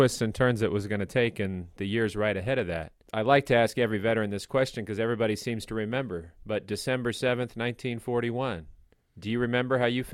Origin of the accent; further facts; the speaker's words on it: Los Banos, California, United States; I grew up in Los Banos, about 30 miles away.